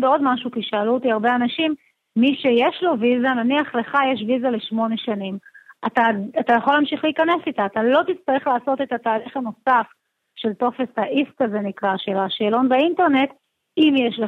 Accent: Tel Aviv, Tel Aviv District, Israel; אני תל אביבית, נולדתי פה, גדלתי פה, ההורים שלי גדלו פה, ואני גרה בשכונה, בצפון תל אביב, שכונה ליברלית

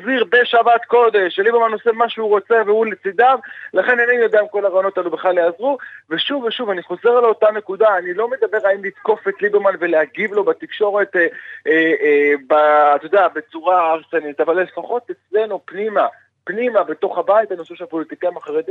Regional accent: Russia; Hebrew is a second language; אני כרוסי הייתי נסגם מהרעיונות

